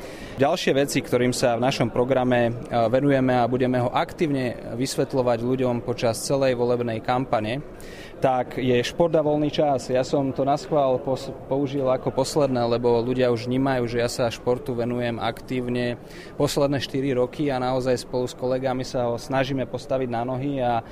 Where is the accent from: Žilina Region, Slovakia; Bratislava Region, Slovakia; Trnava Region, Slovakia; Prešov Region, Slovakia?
Žilina Region, Slovakia; Žilina; že sme Žilinčania, že sme zo Žiliny a že u nás to funguje dobre a žijeme tu dobrý a kvalitný život.